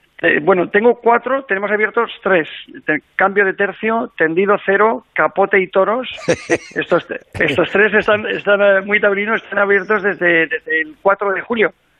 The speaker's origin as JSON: {"language": "Spanish", "region": "La Rioja", "country": "Spain", "said": "yo soy de La Rioja"}